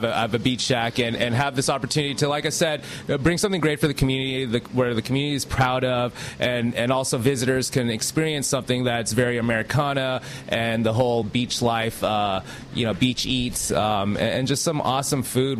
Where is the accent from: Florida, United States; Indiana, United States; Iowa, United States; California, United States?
California, United States; Los Angeles; for me, I grew up in Los Angeles, you know, Hollywood stars, all that, you know, working in all the fancy restaurants.